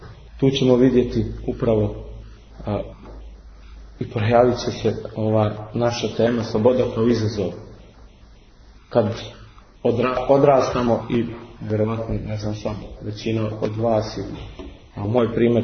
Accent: Montenegro

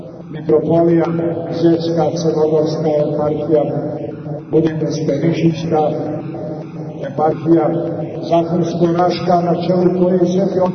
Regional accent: Montenegro; ovdje i kod nas u Crnoj Gori

